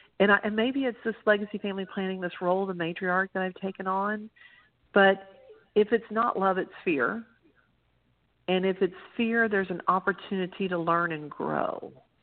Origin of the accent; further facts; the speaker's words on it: Texas, United States; I tell people, you know, I'm from Texas, we call them daddy